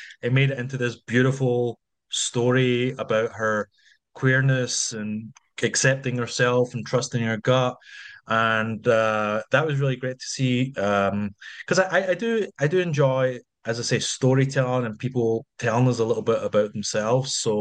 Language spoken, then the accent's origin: English; Scotland, United Kingdom; Scottish, we're just Scottish people are, or you people in the UK generally